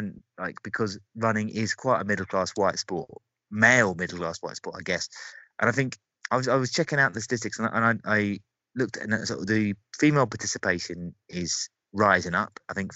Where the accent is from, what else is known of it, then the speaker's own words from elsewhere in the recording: Catford, London, United Kingdom; I'm from Catford, don't you know?